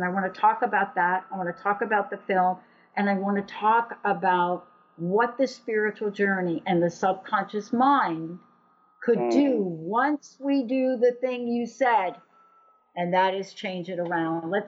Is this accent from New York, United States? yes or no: yes; New York City, New York, United States; I grew up in New York City, and I had a pretty rough life.